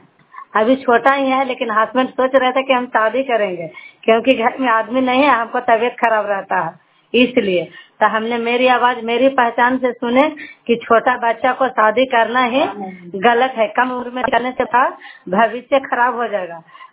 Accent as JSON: {"language": "Hindi", "town": "Indore", "region": "Madhya Pradesh", "country": "India", "said": "इंदौर के रहने वाली हूँ।"}